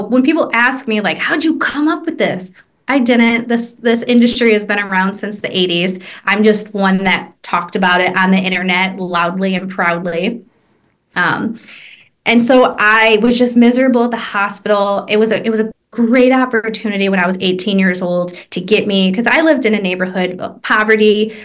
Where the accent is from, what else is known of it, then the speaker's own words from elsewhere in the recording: Michigan, United States; I'm from Michigan, which is, you know, the mitten. I'm 37 years old